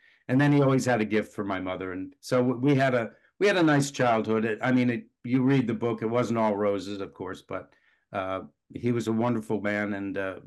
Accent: Pennsylvania, United States; We were raised in Bucks County, Pennsylvania. We had a farm there, a gentleman's farm.

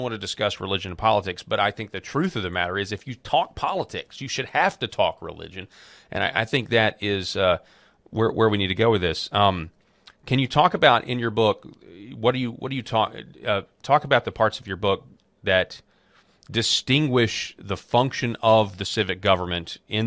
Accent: Arkansas, United States; And in my home state, where I live in Arkansas

